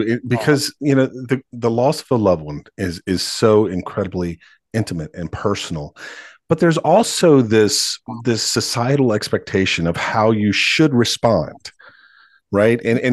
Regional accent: the South, United States; I mean, I'm from the South. You gain 10 pounds when somebody dies, Vicky.

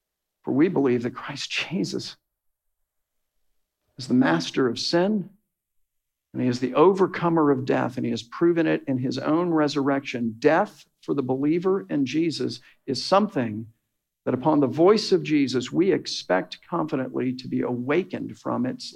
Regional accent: Fort Lauderdale, Florida, United States; Well, we're from Fort Lauderdale and da, da, da, da, da.

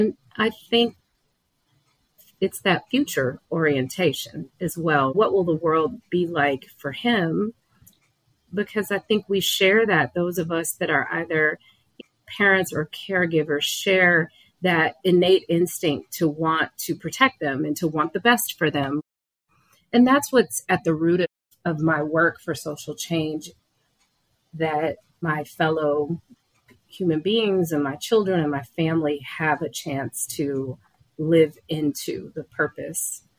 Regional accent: Detroit, Michigan, United States; And I grew up in Detroit. At the time, it was America's largest Black city.

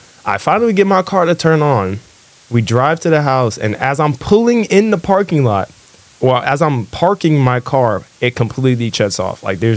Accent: Fort Worth, Texas, United States; now in San Marcos, United States; He finally gets to where we live in San Marcos. We're from Fort Worth, so it took him like 4 hours to get here.

